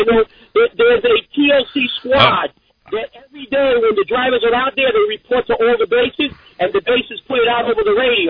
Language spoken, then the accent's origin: English; United States; born there; I'm an American. I'm born in this country.